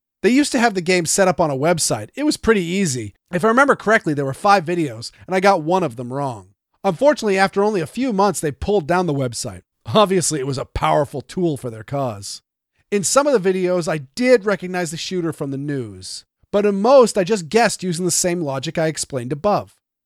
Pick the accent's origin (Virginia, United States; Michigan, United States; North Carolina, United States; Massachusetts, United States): Massachusetts, United States; New York and my home state of Massachusetts are so radically different than the rest of the country